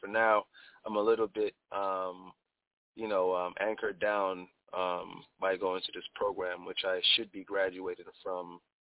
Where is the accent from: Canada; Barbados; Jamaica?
Jamaica; now in United States; in a foreign land, you know, in the beginning as a youth, just trying to figure out how to maneuver America and still maintain my culture, which is being Jamaican.